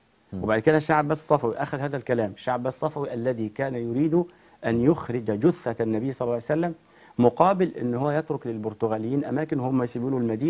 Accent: Egypt; إحنا كمصريين

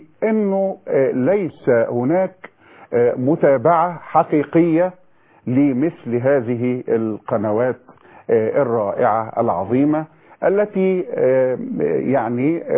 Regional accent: Egypt; أن يحفظ بلدنا مصر من كل سوء

